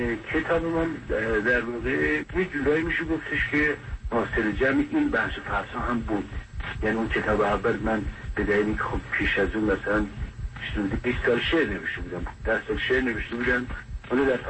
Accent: Rudbar, Gilan, Iran; بعد در سال 50-51 در همون شهر خودمون رودبار یک محفل ادبی درست کردیم

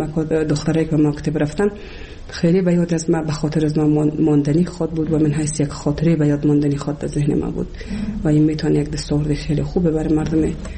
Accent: Kabul, Afghanistan; also born or lived in Bamiyan; از ولسوالی شیبر ولایت بامیان هستم. در سال 1356 در یک خانواده روشن فکر ما در ولایت کابل به دنیا آمدم و تحصیلات خود ما در کابل و پایان رسادم تا صنف 12

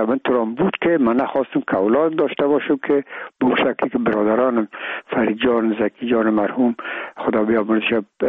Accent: Afghanistan; میگم ما افغان هستیم

